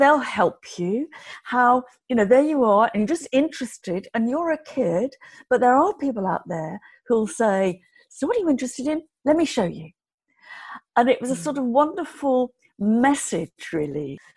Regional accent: West Midlands, United Kingdom; I grew up in Shropshire, really kind of pretty rural.

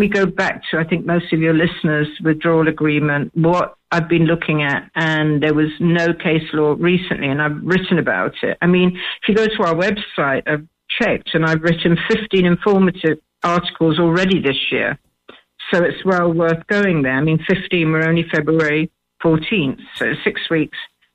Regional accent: Ireland; I wish to keep it because I'm Irish, but I'm also UK.

